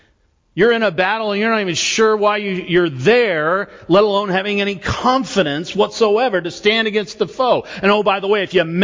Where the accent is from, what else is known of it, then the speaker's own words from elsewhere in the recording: Nevada, United States; I grew up in Northern Nevada, where Mormonism is very prevalent.